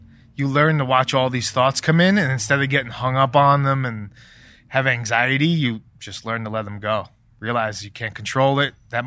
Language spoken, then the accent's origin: English; New York, United States; I'm from New York. It's super humid.